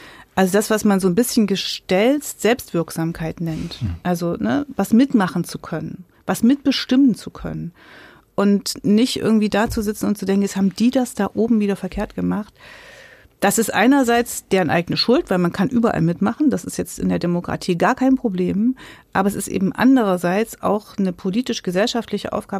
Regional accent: Gera, Thuringia, Germany; Wenn ich in meine Heimat gucke, wenn ich in Gera stehe

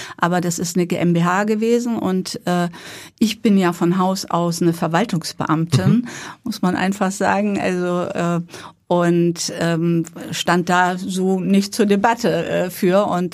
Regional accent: Bad Segeberg, Schleswig-Holstein, Germany; ich komme ja aus Bad Segeberg, da bin ich geboren. Ich komme eigentlich vom Lande

